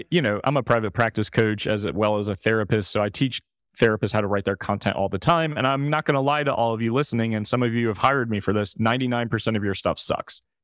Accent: New York, United States; I'm from New York.

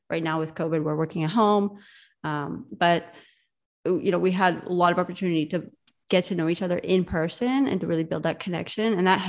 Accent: Indiana, United States; now in Latvia; I'm from Indiana. I grew up in the U.S., but then I moved to Europe, and I've spent over 10 years of my life living here now in Europe

